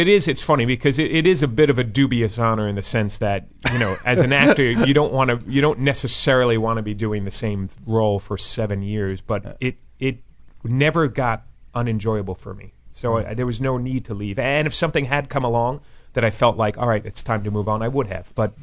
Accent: New Jersey, United States; growing up in Jersey, it's about 45 minutes from Broadway, from Manhattan

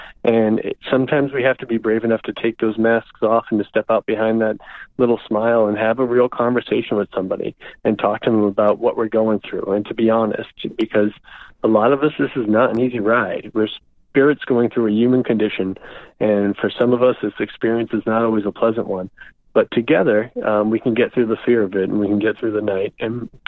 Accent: New England, United States; places that were a part of my story growing up in New England

